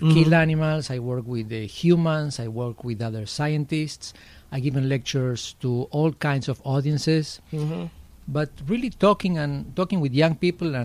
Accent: Argentina; English is a second language; moved away as an adult; I'm from Argentina. I left very young, though. I was 18 when I left. I've been in the country for 32 years.

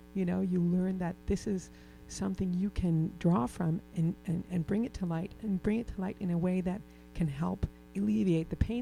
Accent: Germany; now in United States; I'm an immigrant from Germany. I'm German-American.

